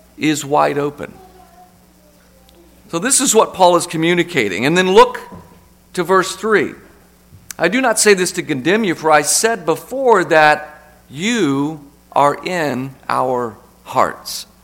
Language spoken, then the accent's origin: English; Lubbock, Texas, United States; When I was growing up, and I grew up in Texas, I remember for the first time, this was in Lubbock, Texas, I probably was 10 years old